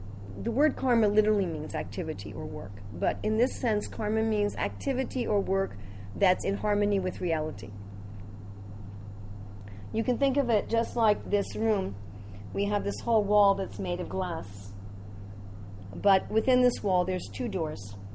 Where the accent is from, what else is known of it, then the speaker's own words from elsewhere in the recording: United States; So like in this life, I'm a white American woman. Did you say I was from America? They all figured that out after 5 minutes of my accent